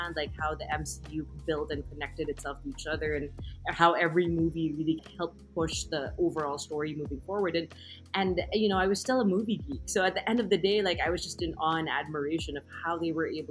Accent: Philippines; growing up in the Philippines, so far from where movies were being made

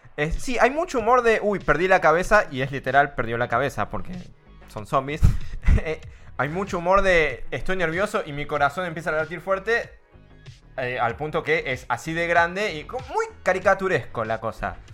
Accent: Quilmes, Buenos Aires Province, Argentina; Yo vengo de Quilmes, papá.

